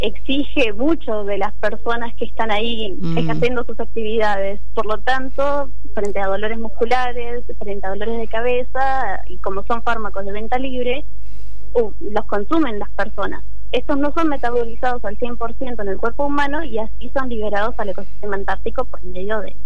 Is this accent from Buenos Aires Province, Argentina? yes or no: yes; Tandil, Buenos Aires Province, Argentina; born there; Yo nací en Tandil, mi papá militar, mi mamá lo seguía para todas partes y como familia nos mudamos varias veces, tanto a Buenos Aires, Comodoro, porque Comodoro, Rivadavia, Chubut es de donde somos.